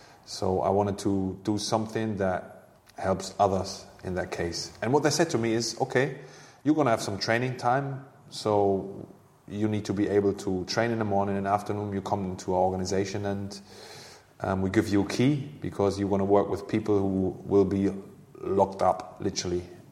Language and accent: English; Hanover, Lower Saxony, Germany; because at that time, Hanover, my hometown club, mm-hmm. and the club I played for as a youngster, they had a cooperation with a mental hospital.